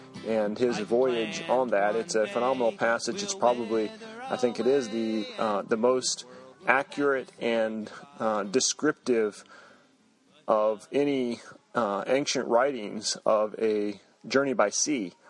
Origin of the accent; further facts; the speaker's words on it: Juneau, Alaska, United States; I remember when I was growing up in Juneau, Alaska, I had all kinds of opportunity to go out on the water on a regular basis.